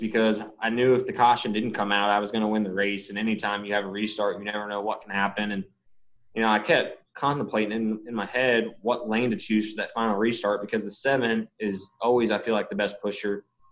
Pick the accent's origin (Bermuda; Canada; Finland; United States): United States; Indiana; growing up, going there all the time, growing up in Indiana.